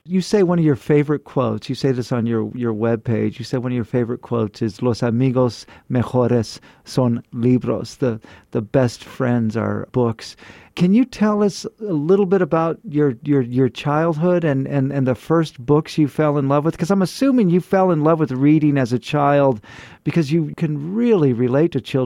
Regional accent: Fresno, California, United States; Yeah, I feel the same way about my hometown, which is Fresno, which is, you know, the number one tourist destination of California.

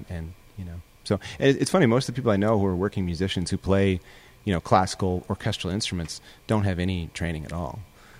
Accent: Colorado, United States; Yeah, I'm from Colorado, a little farm town kind of right on the Wyoming border.

